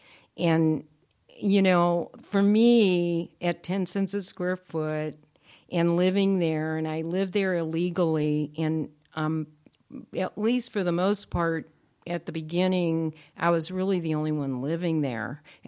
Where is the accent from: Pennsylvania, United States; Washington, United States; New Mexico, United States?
Pennsylvania, United States; Pittsburgh; like growing up in Pittsburgh when the, you know, the steel industry was still active or just starting to go out